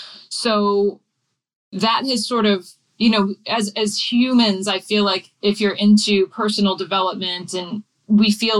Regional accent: New England, United States; I grew up in New England, and it's very interesting to see the joy that comes over my husband at the first snowfall.

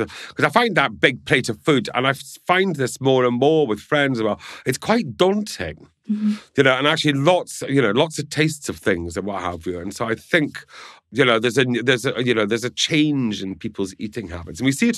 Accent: Scotland, United Kingdom; Well, I'm Scottish, so I'm just going to say yes.

